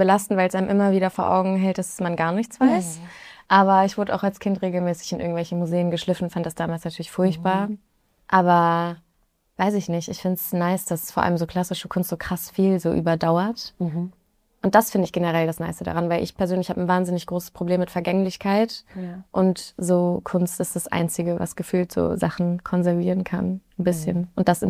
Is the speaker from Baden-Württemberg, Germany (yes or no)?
no; Bonn, North Rhine-Westphalia, Germany; Nee, er wohnt in Bonn. Ah, okay. Da, wo ich herkomme.